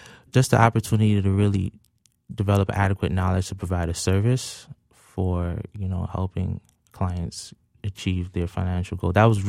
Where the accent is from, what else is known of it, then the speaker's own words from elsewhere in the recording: Brooklyn, New York, United States; I'm from Brooklyn, New York, Canarsie, New York, in particular.